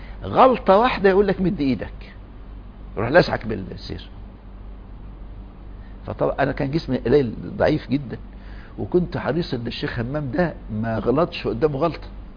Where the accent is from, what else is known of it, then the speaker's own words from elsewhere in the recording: Egypt; غير عندنا في مصر، أذكر إحنا كنا في الكتاب وإحنا أطفال